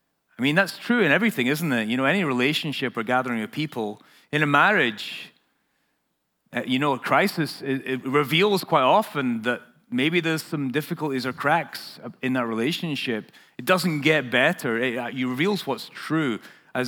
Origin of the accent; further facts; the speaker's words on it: Scotland, United Kingdom; I come from Scotland.